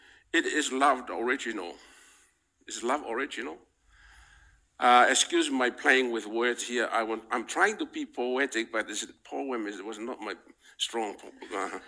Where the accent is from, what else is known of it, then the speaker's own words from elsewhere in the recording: Ireland; You know, I grew up in Ireland